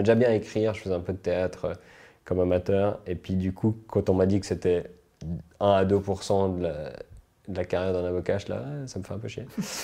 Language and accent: French; Switzerland; also born or lived in United States; Et du coup, je suis rentré des États-Unis et je voulais faire journaliste sportif. Parce que comme j'étais à fond sur le sport, j'avais bien écrire, je me suis dit, tiens, commentateur, comme ça. Et puis je me suis un peu renseigné, et puis en Suisse on n'a qu'une chaîne de télé